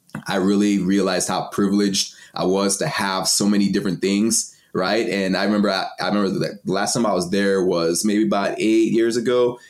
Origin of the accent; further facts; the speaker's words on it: Texas, United States; also born or lived in Cameroon; now in Vancouver; So I was born in Texas, but my dad's side is from Nigeria and my mom's side is from Cameroon. So when they had me, they're still in school. And so they sent me back home to Cameroon.